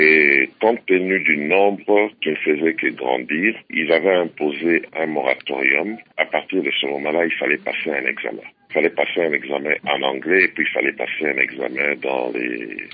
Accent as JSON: {"language": "French", "country": "DR Congo", "moved": "as an adult", "lives_now": "South Africa", "said": "on était des réfugiés socio-économiques. Nous avons fui la misère qu'il y avait chez nous, au Zaïre à l'époque."}